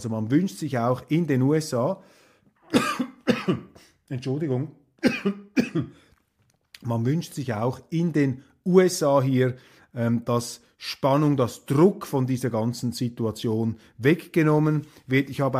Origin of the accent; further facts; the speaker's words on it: Switzerland; da bin ich natürlich als Schweizer auch leicht überfordert